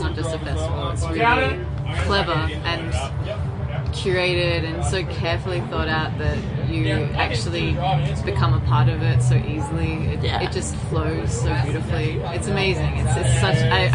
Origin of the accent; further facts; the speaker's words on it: Perth, Western Australia, Australia; now in Sydney, Australia; I'm from Perth